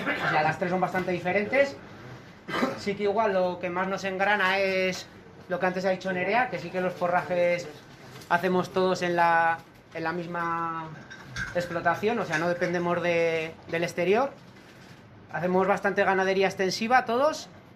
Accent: Basque Country, Spain

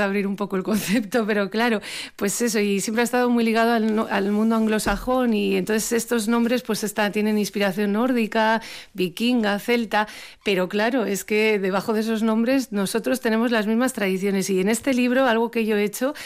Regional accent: Basque Country, Spain; nosotros como vascos tenemos un bagaje, nuestro idioma, el euskera, nuestras tradiciones

